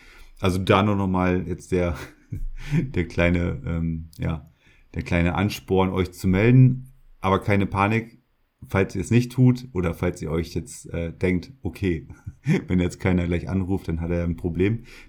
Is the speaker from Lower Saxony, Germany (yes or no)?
yes; Lower Saxony, Germany; Also ich komme ja aus der Region Emsland in Niedersachsen, Norddeutschland, Deutschland halt.